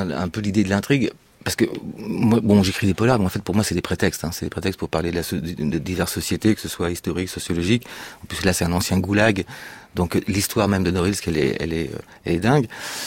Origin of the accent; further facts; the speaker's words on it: Brittany, France; Oui, bon, je suis breton